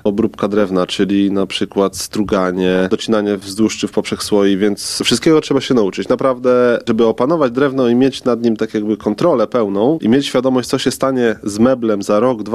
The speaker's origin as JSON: {"language": "Polish", "region": "Lublin Voivodeship", "country": "Poland", "tie": "born or raised there", "said": "Wychowywałem się na wsi pod Suścem."}